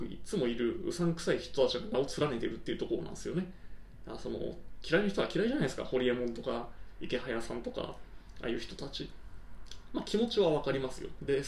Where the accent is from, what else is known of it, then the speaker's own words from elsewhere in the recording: Oita, Japan; しかも僕大分県の人間だし